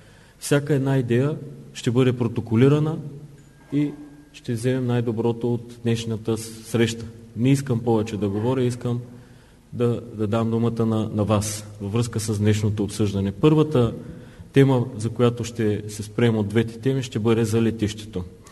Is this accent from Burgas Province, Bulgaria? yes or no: no; Ruse, Ruse Province, Bulgaria; Като кмет на Русе и като русенец казвам само това.